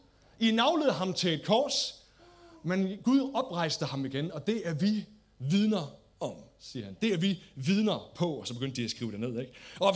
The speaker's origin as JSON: {"language": "Danish", "town": "Nykøbing Mors", "region": "North Denmark Region", "country": "Denmark", "tie": "born there", "said": "kommer fra en lille skodby. Jeg er født i Nykøbing Mors"}